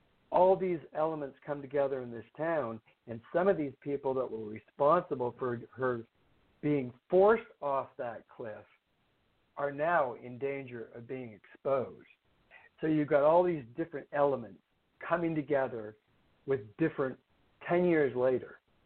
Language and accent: English; Petaluma, California, United States; And where I grew up in Petaluma, when we played them in football, those were usually the biggest guys.